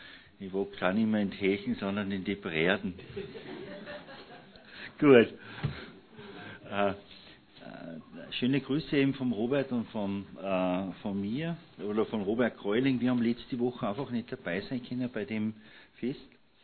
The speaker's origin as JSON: {"language": "German", "town": "Mittersill", "region": "Salzburg", "country": "Austria", "said": "Ich komme aus dem Salzburger Land, aus Mittersill."}